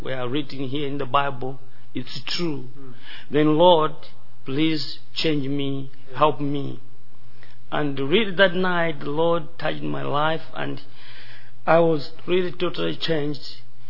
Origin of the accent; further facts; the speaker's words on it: Malawi; English is a second language; now in United States; I'm from Malawi, Africa.